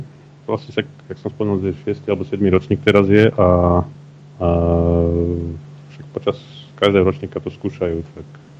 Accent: Bratislava, Bratislava Region, Slovakia; born there; aj keď som sa narodil v Bratislave, môj otec pochádza z Kysus, tak v podstate ja som sa vrátil na svoju dedovizeň, lebo od malého chlapca som tam často chodieval

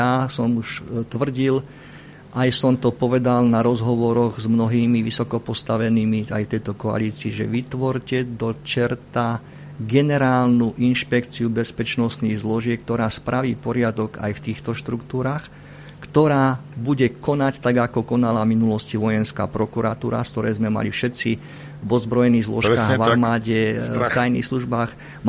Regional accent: Prievidza, Trenčín Region, Slovakia; Ja som neďaleko odtiaľ z Prievidze a veľmi rád mám toto prostredie.

